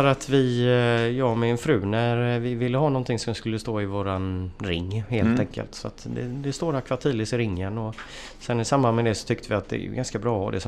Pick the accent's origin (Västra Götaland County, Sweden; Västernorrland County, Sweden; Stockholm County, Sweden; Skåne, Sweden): Västra Götaland County, Sweden; Gothenburg; Alltså jag är uppvuxen på västkusten, jag är ju göteborgare från början.